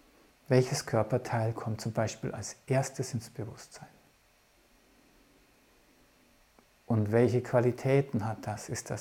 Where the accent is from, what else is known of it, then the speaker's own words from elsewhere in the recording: Bavaria, Germany; Und ich komme jetzt aus dem Bayerischen, darum ist für mich das R-Sprechen, das sogenannte rollende R, recht einfach.